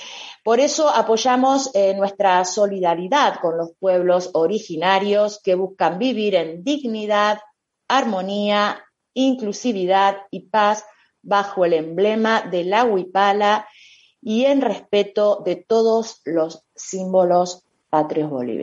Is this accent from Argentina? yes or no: yes; Argentina; nosotros fuimos invitados como Argentinos